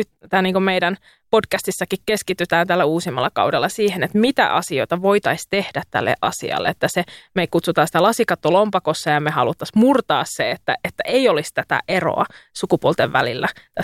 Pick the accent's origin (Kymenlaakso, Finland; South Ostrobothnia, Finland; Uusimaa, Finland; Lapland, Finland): South Ostrobothnia, Finland; mun identiteetti on syvästi pohjalainen. Mä oon Etelä-Pohjanmaalta kotoisin